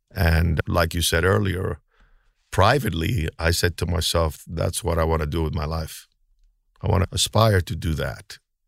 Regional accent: Miami Beach, Florida, United States; I grew up in Miami Beach, and that's where I got exposed to films.

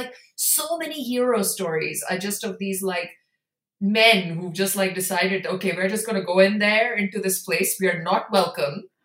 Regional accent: India; because I come from India, colonization is something I think about a lot, you know, because my grandparents were adults at the time when the British left.

